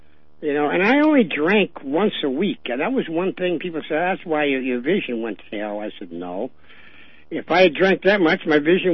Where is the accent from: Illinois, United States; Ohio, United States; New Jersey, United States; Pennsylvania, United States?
Ohio, United States; Cleveland; ethnic restaurants when we were raised in Cleveland are like gold